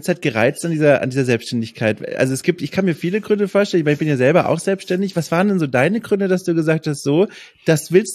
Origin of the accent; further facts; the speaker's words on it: Southern Germany, Germany; now in Stuttgart, Germany; ich komme ja eigentlich auch aus Süddeutschland